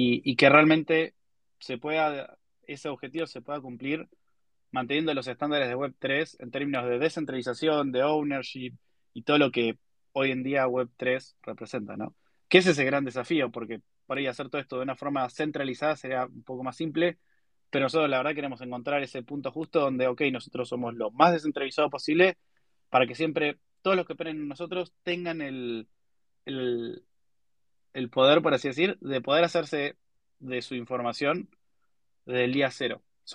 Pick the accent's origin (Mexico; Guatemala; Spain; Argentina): Argentina; somos argentinos, nos gusta rodearnos de argentinos